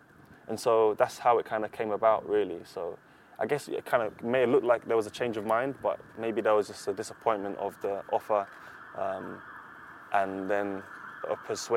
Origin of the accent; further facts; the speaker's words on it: England, United Kingdom; growing up in England